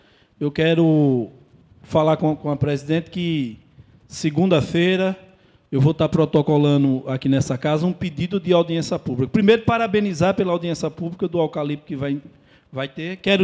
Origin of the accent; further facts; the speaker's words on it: Northeast Region, Brazil; E sou nordestino com o maior orgulho. Me orgulho de ser nordestino.